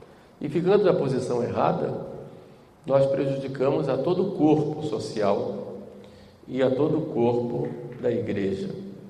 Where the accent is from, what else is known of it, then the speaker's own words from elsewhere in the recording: Northeast Region, Brazil; Quando eu era pequeno, dizia lá no Nordeste que a única coisa que cabe